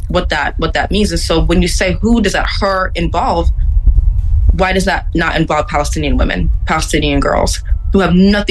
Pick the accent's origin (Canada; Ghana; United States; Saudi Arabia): Ghana; I'm a Ghanaian woman, and I did my senior project on the Holocaust